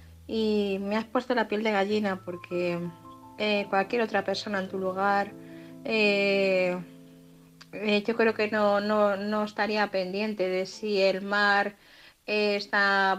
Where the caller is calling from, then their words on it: Madrid, Community of Madrid, Spain; corresponsal de Madrid.